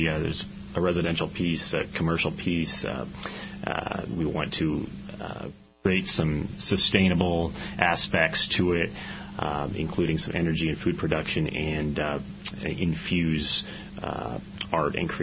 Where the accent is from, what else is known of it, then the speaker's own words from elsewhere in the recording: Topeka, Kansas, United States; now in Kansas City, United States; I'm from Topeka, Kansas. I lived there most of my life, and I just became a Kansas City resident a little over a year ago.